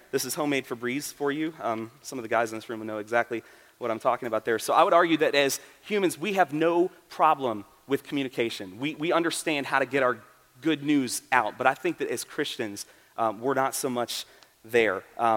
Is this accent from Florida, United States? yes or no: yes; Florida, United States; Yeah, I grew up in South Florida and just could never make the switch to the oh-so-disappointing UCF Knights football team.